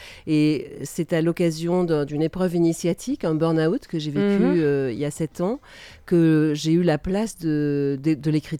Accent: Nouvelle-Aquitaine, France; pas loin de là où j'ai grandi, en Limousin

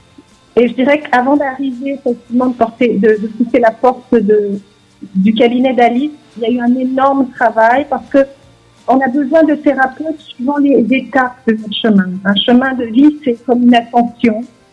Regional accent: France; born there; moved away as an adult; je suis née en France d'un papa qui était originaire du Maroc, qui avait vécu le déracinement, qui a une origine juive

